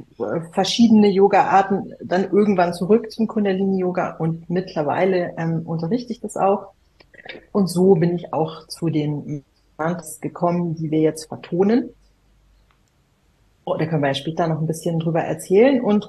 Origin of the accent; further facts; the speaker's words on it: Munich, Bavaria, Germany; ich komme aus München, aber mein Papa kam, der ist leider schon verstorben, aus Indien